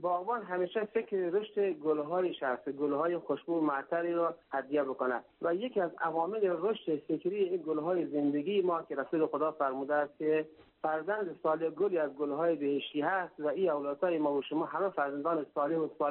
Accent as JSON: {"language": "Persian", "country": "Afghanistan", "first_language": "Dari", "said": "زبان دری، زبان مادری ما را حفظ کرده در دنیای مهاجرت"}